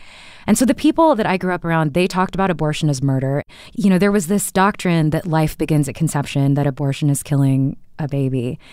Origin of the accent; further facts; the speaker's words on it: Houston, Texas, United States; I grew up in Texas, in Houston, actually, where the clinic that Stefania just visited is located.